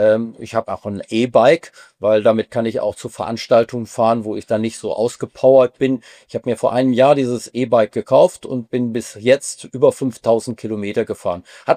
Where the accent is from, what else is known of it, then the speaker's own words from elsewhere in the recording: Düsseldorf, North Rhine-Westphalia, Germany; Ist als Düsseldorfer etwas schwierig hier zu sagen, ohne dass man wirklich Personenschutz braucht.